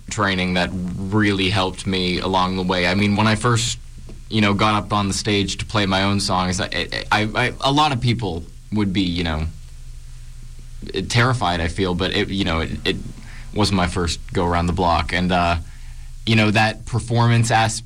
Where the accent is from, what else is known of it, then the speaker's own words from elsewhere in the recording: Irwin, Pennsylvania, United States; also born or lived in Monroeville; now in Greenfield, United States; So I was born in Monroeville, and I lived there till I was about 7 years old. And then I moved into Irwin, and that's where I guess I spent most of my childhood from like 7 to 13.